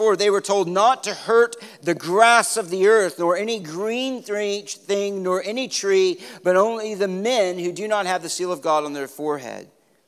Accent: California, United States; We came from Southern California, as you know, and fires is one of the seasons of Southern California.

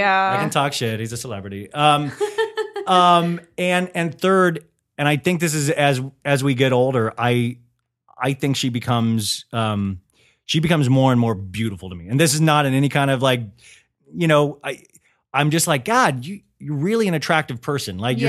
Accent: Kansas, United States; wow, I'm from Kansas and now I'm here.

